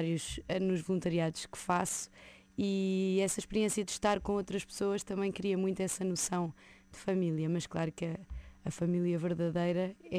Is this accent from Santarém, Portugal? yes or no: yes; Coruche, Santarém, Portugal; now in Lisbon, Portugal; Sim, é o lugar onde cresci, apesar de ter nascido em Santarém, Coruche é o lugar onde vivi a minha infância e vivi grande parte da minha vida até vir para Lisboa.